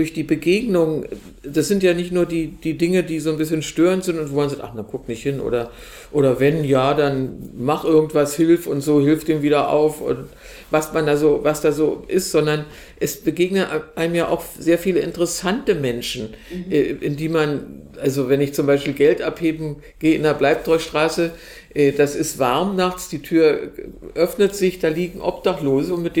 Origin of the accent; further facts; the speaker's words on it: Berlin, Germany; born there; aber ich bin ja hier auch in Berlin geboren.